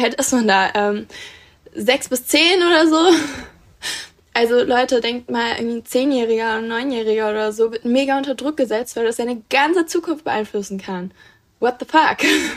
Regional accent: North Rhine-Westphalia, Germany; ich komme aus NRW

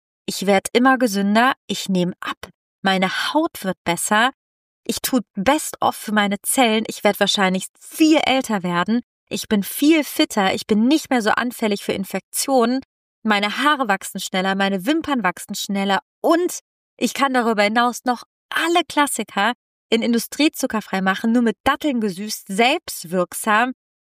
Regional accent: Italy; German is a second language; Ich komme aus Italien

